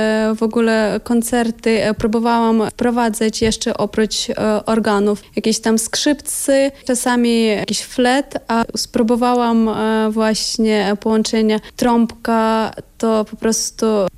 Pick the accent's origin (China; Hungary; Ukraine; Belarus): Ukraine; Polish is a second language; moved away; Grałam koncerty w Niemczech, na Ukrainie, bo właśnie pochodzę z Ukrainy.